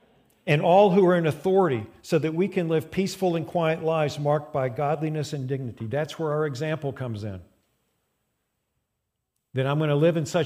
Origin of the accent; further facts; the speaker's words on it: United States; So I'm primarily a citizen in God's kingdom, but I'm an American. So my secondary citizenship is here.